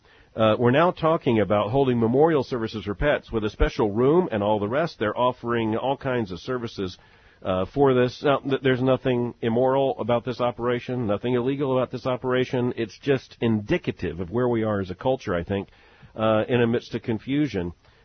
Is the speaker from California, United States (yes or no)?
no; Louisville, Kentucky, United States; Back in my hometown of Louisville, Kentucky, has my attention.